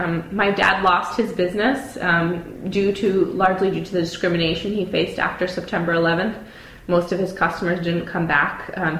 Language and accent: English; San Francisco, California, United States; I actually was born and raised in the Bay Area, in the San Francisco Bay Area. My parents were both refugees from Palestine.